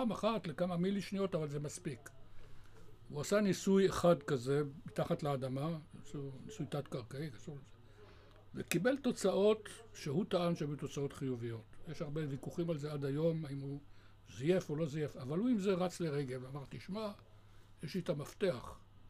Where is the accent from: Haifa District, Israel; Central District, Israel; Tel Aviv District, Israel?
Tel Aviv District, Israel; Tel Aviv; אני יליד הארץ, מאוד ותיק. נולדתי, הייתי בן 11 כשהייתה מלחמת השחרור, ואני זוכר אותה. וכשאני מספר זה לנכדים שלי, הם שואלים, אני גם זוכר את הדינוזאורים ברחובות תל אביב. מרכז תל אביב, בית ספר עממי